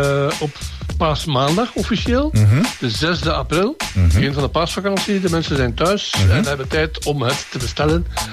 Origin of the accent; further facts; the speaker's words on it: Hamme, East Flanders, Belgium; ik ben geboren in Hamme. Het is mijn jeugd die zich daar afspeelde. Ik heb daar een emotionele binding mee, nog altijd.